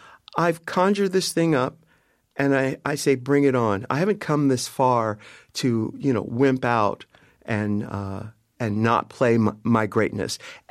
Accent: San Diego, California, United States; I grew up in San Diego and I had to play small so that I didn't attract too much attention or too much ridicule.

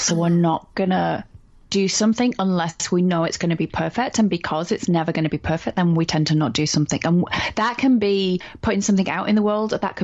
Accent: United Kingdom; Although I say that as a British person, and we apologize.

